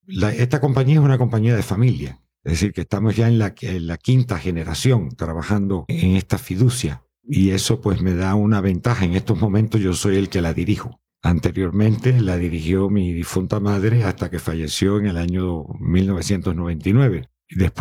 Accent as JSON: {"language": "Spanish", "country": "Cuba", "said": "Bueno, sí, me reconozco como cubano cuando hablo castellano. Es simplemente la región."}